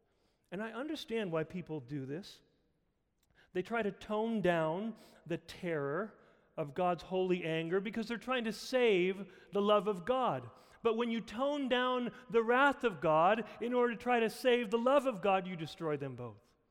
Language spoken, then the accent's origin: English; South Dakota, United States; I mean, I'm from South Dakota. Spices were like salt and pepper.